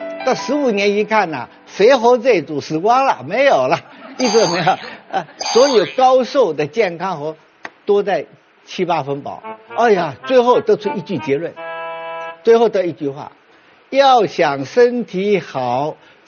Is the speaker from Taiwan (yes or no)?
no; China; 每天我们中国人一般一天需要800毫克钙